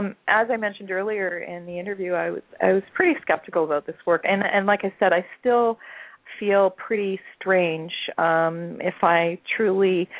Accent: Canada; Although I'm Canadian, I'm very well connected with my Healing Touch colleagues in the States

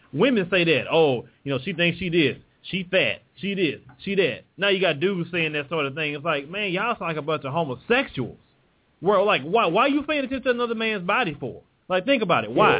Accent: the South, United States; accent: country; I sound country as hell. But then I say, you know what, I'm embrace it because, you know, I am from the South and it'll make me unique.

